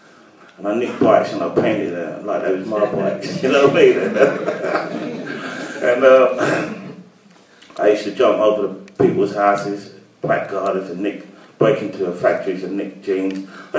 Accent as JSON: {"language": "English", "region": "London", "country": "United Kingdom", "tie": "born or raised there", "said": "I grew up in Brixton on the front line, and with all the gangs and all"}